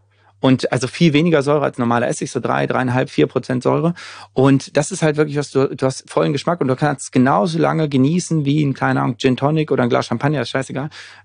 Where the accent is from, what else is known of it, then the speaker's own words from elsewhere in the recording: Göttingen, Lower Saxony, Germany; ich komme aus Göttingen